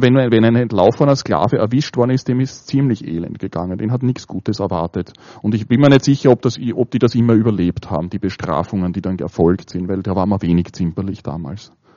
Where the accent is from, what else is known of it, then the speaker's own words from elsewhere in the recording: Austria; Als Österreicher könnte man sagen, dann sagen